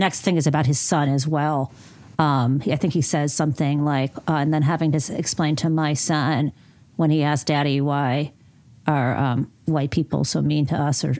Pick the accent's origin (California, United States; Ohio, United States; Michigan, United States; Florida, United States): Michigan, United States; I'm from Michigan, so I'm always bringing things back to my state.